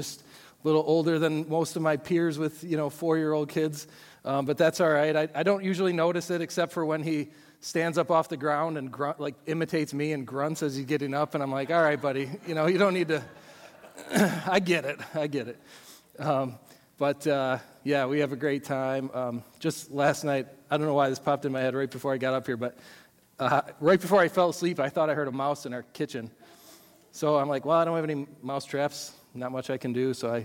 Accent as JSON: {"language": "English", "town": "Hamburg", "region": "New York", "country": "United States", "tie": "born or raised there", "also_born_or_lived": "West Michigan", "said": "I'm from this area. I grew up in Hamburg and Orchard Park and spent most of my adult life so far in West Michigan, but have been back since January, about 8 weeks before COVID hit."}